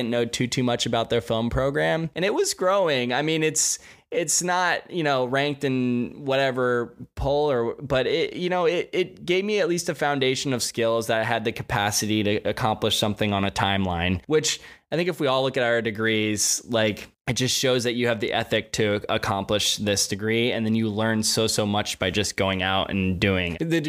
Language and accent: English; Pennsylvania, United States; So I grew up in rural Pennsylvania. I grew up in Berks County, went to a little school called Ole Valley.